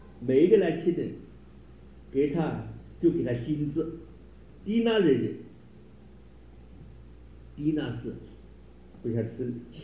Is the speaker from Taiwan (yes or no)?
no; China; 这我们中国人道家就叫炼供嘛，烧丹炼供，黄白熟